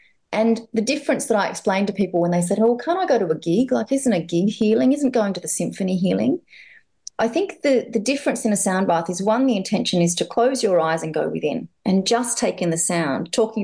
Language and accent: English; Australia; first language English; You know, I'm English. I'm Australian, but I speak English. It's my first language.